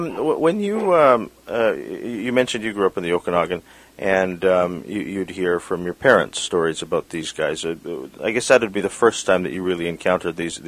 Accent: Philippines; And I'm Filipino, so I understand remittance differently, where people who come from, say, the Philippines remit money back to people at home.

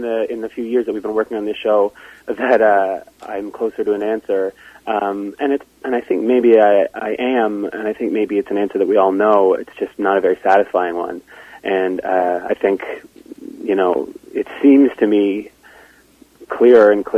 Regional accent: Halifax, Nova Scotia, Canada; I grew up in Halifax. I went to Dalhousie University. And, you know, I travel a lot for work, but that's my home base.

